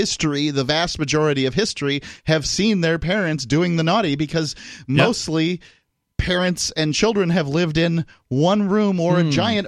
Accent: Florida, United States; I'm from Florida, and I would always mow

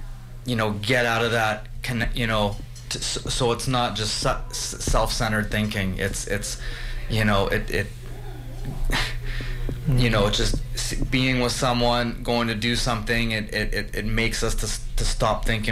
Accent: Canada; you know, I'm the guy from Canada

